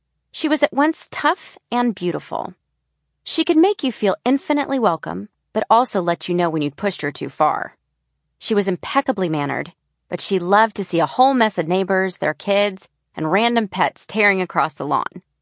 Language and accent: English; the South, United States; But in my voice that day, I heard all the women I knew growing up in the South.